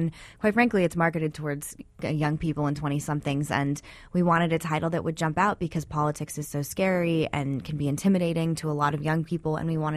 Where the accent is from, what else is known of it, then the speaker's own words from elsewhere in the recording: Arizona, United States; You know, I grew up in Arizona, and Arizona is really the heart of gun culture.